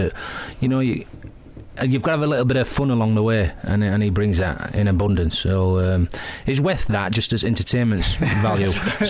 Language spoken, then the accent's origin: English; Sheffield, Yorkshire and the Humber, United Kingdom; I'm from Sheffield.